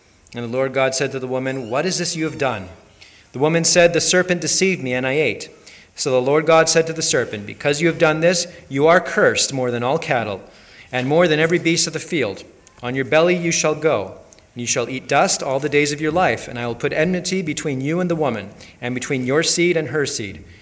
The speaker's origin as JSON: {"language": "English", "country": "Japan", "tie": "born or raised there", "said": "the childhood home I'm referring to is the home I grew up in Japan."}